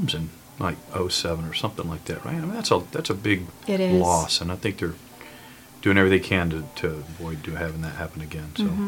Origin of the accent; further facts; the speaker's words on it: the South, United States; I grew up in the South, pretty competitive part of the South, football.